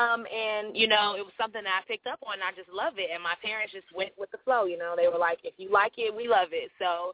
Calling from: Chicago, Illinois, United States; I'm calling from Chicago, the Windy City, right now in 30-something odd degree weather.

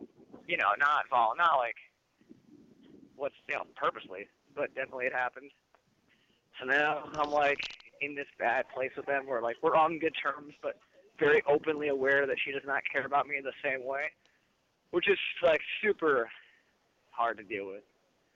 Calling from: New York, United States; America. New York.

